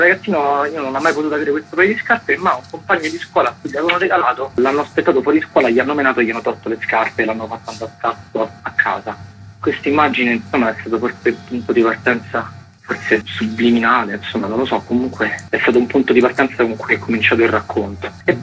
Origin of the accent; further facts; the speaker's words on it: Rome, Lazio, Italy; Io sono cresciuto a Cinecittà, insomma, così in mezzo ai cartelli